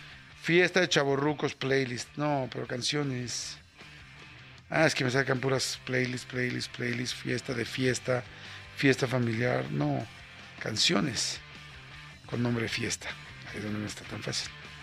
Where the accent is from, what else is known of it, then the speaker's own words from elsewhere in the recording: Mexico; así o más fiesta es somos los mexicanos.